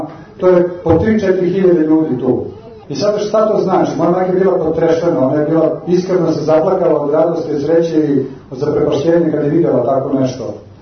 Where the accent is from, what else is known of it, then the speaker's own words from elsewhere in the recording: Belgrade, Serbia; ja sam rođen u Beogradu i mi Beograđani najmanje znamo u stvari dakle smo, mi smo jedna rekla bez korena ovako, ali ja ipak znam da je moj prađe po ocu u stvari iz okoline baš tamo Mrkonjića, tako